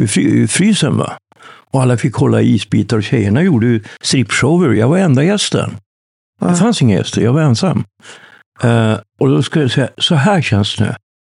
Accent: Sweden; jag kommer från Sverige

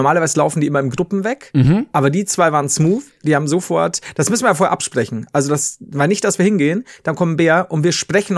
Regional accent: Bavaria, Germany; Also, ja, als Bayern, als Deutsche nicht so drin.

